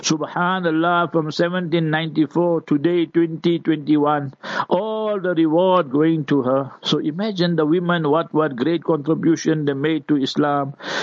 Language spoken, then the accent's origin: English; Heidelberg, Gauteng, South Africa; Long I didn't go to my hometown.